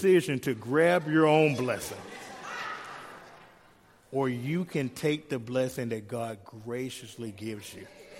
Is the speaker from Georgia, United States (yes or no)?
yes; Atlanta, Georgia, United States; I'm from Atlanta and brought up in a traditional, typical black neighborhood in Atlanta, which would be like all black, okay? I mean, just all black.